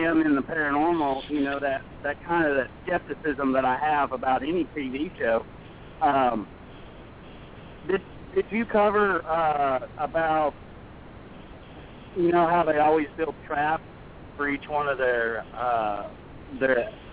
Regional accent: Ohio, United States; I'm from Ohio, and where the Ohio Grass Monster is within an hour of where I grew up.

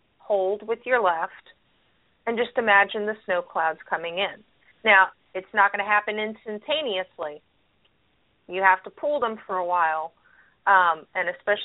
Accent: California, United States; I grew up in California.

